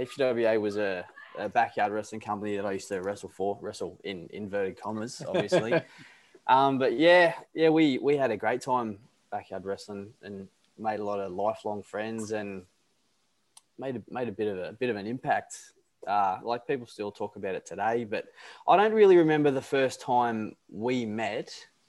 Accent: Newcastle, New South Wales, Australia; I was from Newcastle

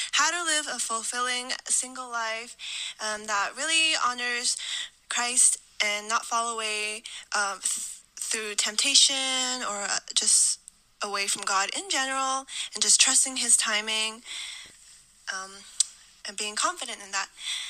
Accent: Canada; We're twins from Canada, both 24 years old and both single our whole life.

